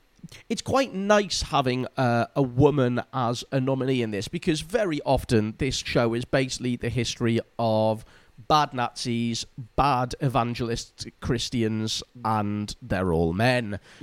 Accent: United Kingdom; But speaking as a Brit, it's really remarkable.

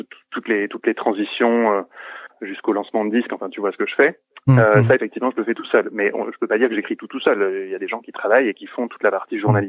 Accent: Switzerland; moi, je suis suisse, à la base.

